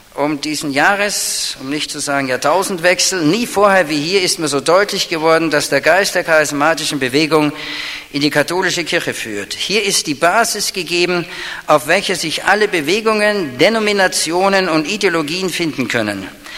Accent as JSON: {"language": "German", "country": "Austria", "said": "da freue ich mich als Österreicher natürlich besonders, denn mein Heimatland war ja mal 97%"}